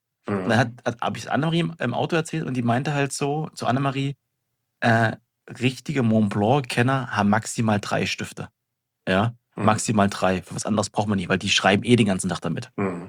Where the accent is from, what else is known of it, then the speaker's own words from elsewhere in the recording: Potsdam, Brandenburg, Germany; jetzt kommst du hier selber nicht mehr als Potsdamer in die Berliner Läden rein.